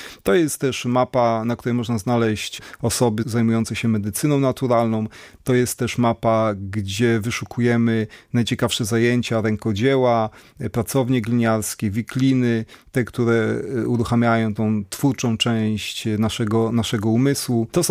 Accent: Łódź, Łódź Voivodeship, Poland; jestem takim łodzianinem, który mieszkał w okolicach, w Kolumnie, w lesie, ale dopiero jak skończyłem 25 lat, to zamieszkałem na stałe w Łodzi

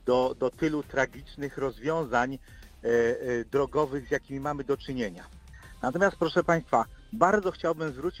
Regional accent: Łódź, Łódź Voivodeship, Poland; jestem łodzianinem, mieszkam w Łodzi.

